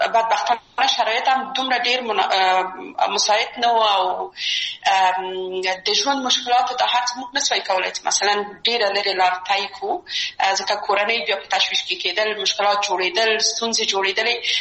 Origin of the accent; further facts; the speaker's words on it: Kabul, Afghanistan; زه اصلا د میدان وردګ ولایت یم او په کابل کې بیا زیږیدلی یم. په کابل کې زیږیدلی یم، په کابل کې لویه سوم، په کابل کې مې درسونه وویل